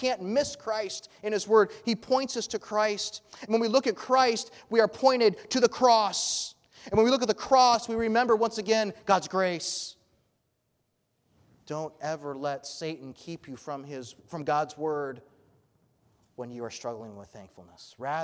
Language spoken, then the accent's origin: English; United States; But if the foundation for my thankfulness was that I'm an American, I'm going to be greatly disappointed.